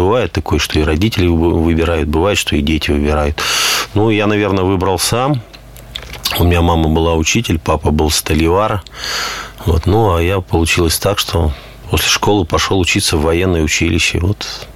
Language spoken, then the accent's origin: Russian; Sverdlovsk Oblast, Russia; born there; я родился в Свердловской области, а вот... Мой отец, дед, прадед, они родились здесь, на территории Пермской земли.